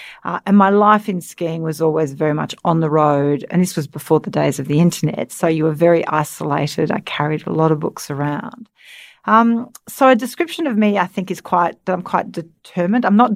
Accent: Manly, New South Wales, Australia; And then came back to Manly for high school, went to Queenwood in Balmoral

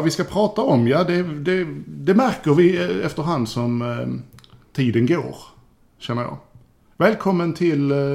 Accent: Skåne, Sweden; Jag är ju skåning

